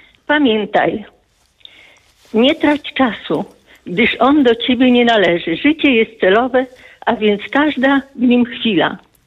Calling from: Skierniewice, Łódź Voivodeship, Poland; Jestem ze Skierniewic.

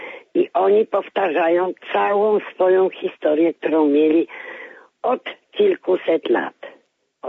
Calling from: Poznań, Greater Poland Voivodeship, Poland; z Poznania.

